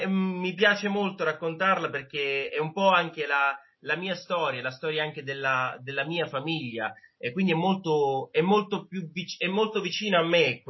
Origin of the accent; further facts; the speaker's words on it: Sicily, Italy; mi sono impegnato per lavorare nella mia terra, per non partire, per fare il mio lavoro